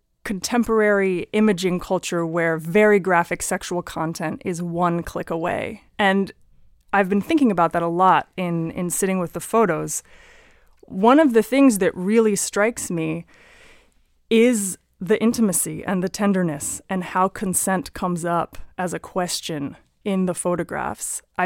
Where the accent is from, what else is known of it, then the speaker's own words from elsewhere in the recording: San Francisco, California, United States; I am a child of the 80s. I grew up in San Francisco.